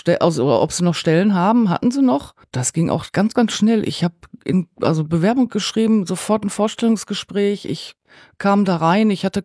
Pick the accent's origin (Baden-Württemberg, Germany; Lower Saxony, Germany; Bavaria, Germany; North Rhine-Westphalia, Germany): North Rhine-Westphalia, Germany; Gelsenkirchen; Ich komme eigentlich aus Gelsenkirchen